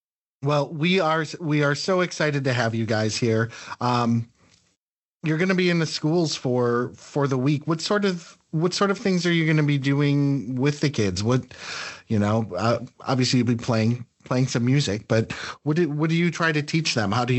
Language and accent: English; New York City, New York, United States; And like I'm visiting from New York and we're talking about like just like he had visited New York once